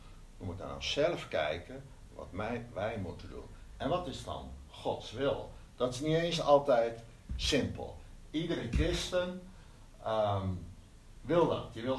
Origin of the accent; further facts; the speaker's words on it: Eindhoven, North Brabant, Netherlands; ik kom zelf uit de Lichtstad, ik woon in Eindhoven. Daar ben ik lid van de gemeente, Evangelische gemeente de Lichtstad.